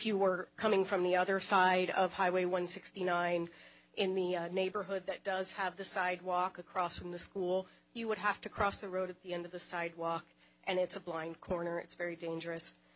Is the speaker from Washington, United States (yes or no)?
yes; Black Diamond, Washington, United States; now in Bellevue, United States; Bellevue, and I grew up in Black Diamond.